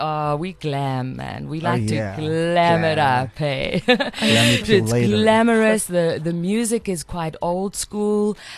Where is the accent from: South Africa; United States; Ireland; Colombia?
South Africa; Cape Town, Western Cape; Ma Diva, bro. I come from Kapstadt.